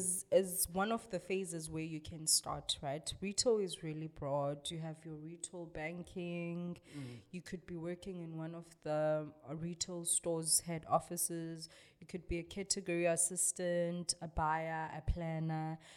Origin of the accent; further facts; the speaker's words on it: Eastern Cape, South Africa; now in Cape Town, South Africa; I'm originally from the Eastern Cape. Came to Cape Town to study.